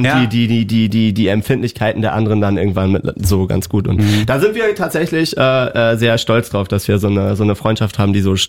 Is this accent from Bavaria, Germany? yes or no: no; Kiel, Schleswig-Holstein, Germany; Das Blöde ist halt, wir kommen aus Kiel.